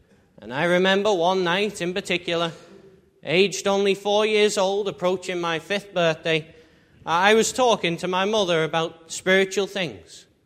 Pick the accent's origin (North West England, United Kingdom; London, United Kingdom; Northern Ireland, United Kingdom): North West England, United Kingdom; Liverpool; moved away as an adult; now in North Yorkshire, United Kingdom; I'm not an Ulsterman. I'm originally from Liverpool, across the water there, and from the Liverpool Free Presbyterian Church. But then, about 5 years ago now, after I finished school, my family, we all uprooted, and we moved to North Yorkshire.